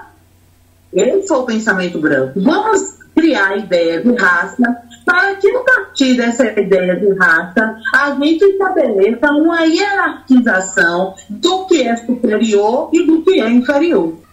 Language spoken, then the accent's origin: Portuguese; Bahia, Brazil; now in Recife, Brazil; eu sou baiana, atualmente morando em Recife, na verdade há 4 meses, gostando muito de estar morando em Recife.